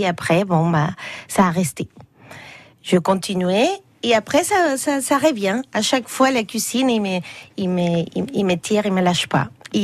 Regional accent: Lima, Peru; Je suis de Lima. Je suis de Lima. Un tout petit peu plus loin, mais ça pertenait à Lima en cœur.

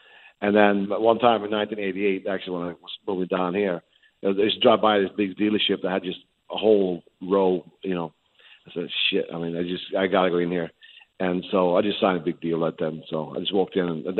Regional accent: Sweden; English is a second language; now in United States; when I grew up in Sweden, it wasn't really any driving going on then because you couldn't park anywhere in the city

